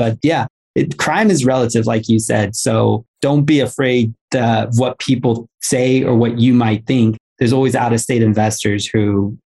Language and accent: English; Los Angeles, California, United States; I'm from Los Angeles.